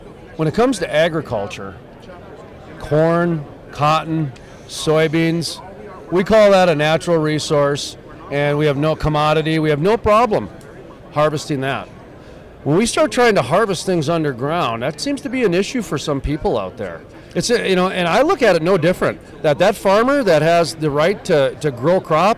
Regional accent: North Dakota, United States; Well, we're from North Dakota. We've got a lot of private land

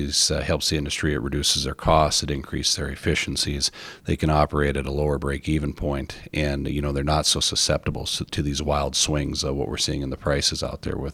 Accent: Williston, North Dakota, United States; moved away; I was born and raised in Williston. Moved away in the 90s because there wasn't a lot of opportunity.

